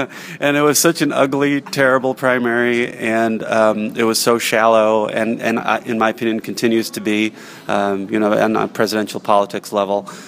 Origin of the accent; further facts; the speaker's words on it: Philadelphia, Pennsylvania, United States; also born or lived in New Jersey; now in New Hampshire, United States; I came from Philadelphia and from New Jersey, and there's those weekly arts and entertainment papers all over the place.